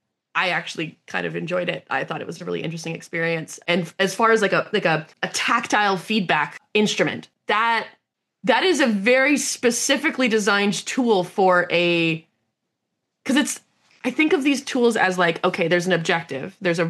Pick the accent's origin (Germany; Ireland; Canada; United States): Canada; I'm a Canadian.